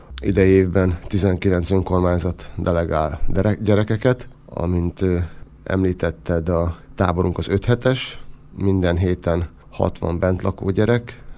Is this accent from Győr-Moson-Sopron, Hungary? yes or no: no; Gyula, Békés, Hungary; Gyulaiként igyekeztünk gyulai vállalkozókat megnyerni arra, hogy a programokban részt vegyenek.